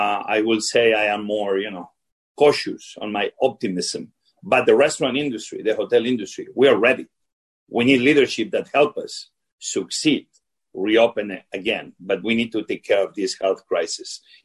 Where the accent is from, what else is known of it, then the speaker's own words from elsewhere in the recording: Asturias, Spain; English is a second language; I am from North Spain, a place called Asturias. It's a 1 million region, beautiful.